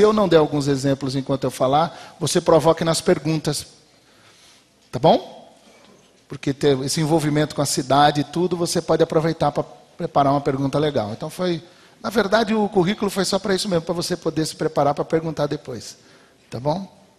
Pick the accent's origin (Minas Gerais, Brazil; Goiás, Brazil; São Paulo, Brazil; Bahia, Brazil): São Paulo, Brazil; Santo André; born there; now in São Paulo, Brazil; nasci em Santo André. Vivi em Santo André e só agora em novembro para poder ficar perto dos meus irmãos ali na Ibabe e facilitar a minha caminhada de serviço é que eu mudei para o centro de São Paulo. Meu pai é alagoano